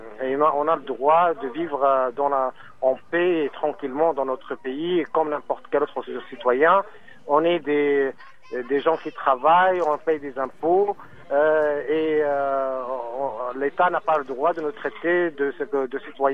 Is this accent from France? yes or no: no; Tunisia; Mais ce n'est pas le cas du tout chez nous en Tunisie et dans le Maghreb et dans tous les pays arabes.